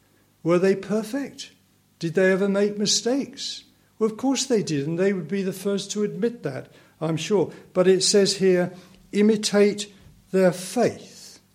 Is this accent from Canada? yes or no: no; East of England, United Kingdom; I can go back in the strict Baptist church that I was brought up in Essex and remember some great teachers.